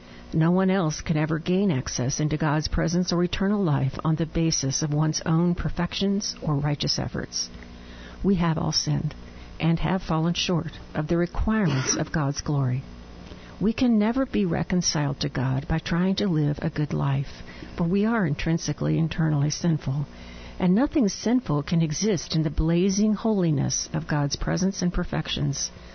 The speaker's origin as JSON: {"language": "English", "town": "Elizabethton", "region": "Tennessee", "country": "United States", "tie": "born or raised there", "said": "I was a boy growing up in Elizabethton, Tennessee, and an evangelist came to hold a revival."}